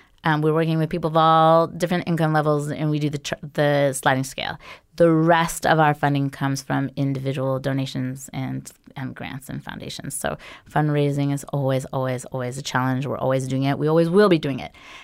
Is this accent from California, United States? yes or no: yes; Los Angeles, California, United States; I grew up in Los Angeles, and forced busing was an issue when I was in the LA area.